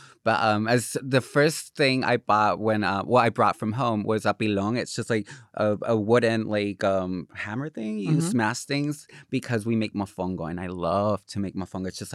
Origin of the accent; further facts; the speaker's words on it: Corozal, Puerto Rico; See, I grew up in Corozal, which is a pueblito in the middle of the mountains, and we're known for plantains. It's the capital of plantains